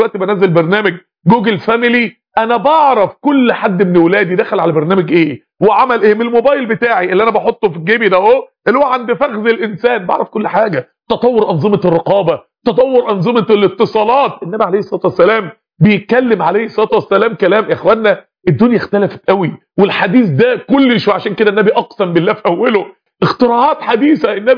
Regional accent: Mansoura, Dakahlia, Egypt; من يعني عائلة القوم عندنا في المنصورة

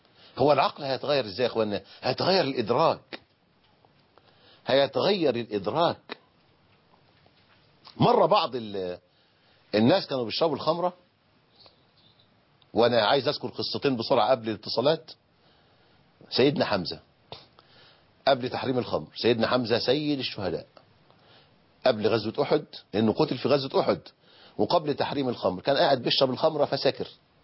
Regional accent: Egypt; القمح اللي بنسميها عندنا في مصر الغلة

